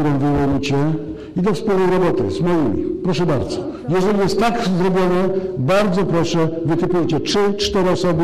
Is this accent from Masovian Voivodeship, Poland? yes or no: no; Mościce, Lesser Poland, Poland; również jako mościczanin, dawałem takie dowody